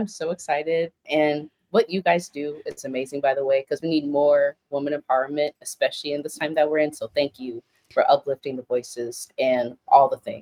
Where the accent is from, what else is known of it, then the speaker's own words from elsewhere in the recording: Milwaukee, Wisconsin, United States; born and raised in Milwaukee, come from a blended family, I wanted to do change.